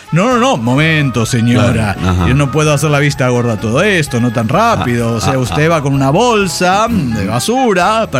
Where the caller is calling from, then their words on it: Mexico City, Mexico; de la Ciudad de México.